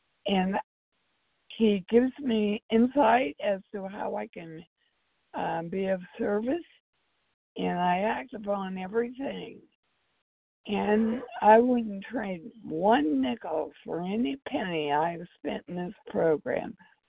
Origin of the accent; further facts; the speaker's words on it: California, United States; And I'm from California. I'm 83 years old